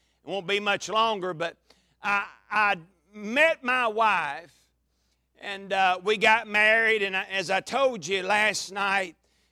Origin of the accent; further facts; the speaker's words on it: Tennessee, United States; I was raised in Middle Tennessee, and my mama made a biscuit that was just spectacular.